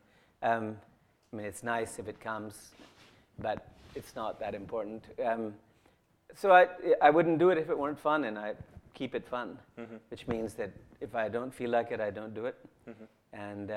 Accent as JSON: {"language": "English", "country": "Pakistan", "tie": "born or raised there", "said": "my next book, he was very pleased to hear, is a memoir about growing up in Pakistan"}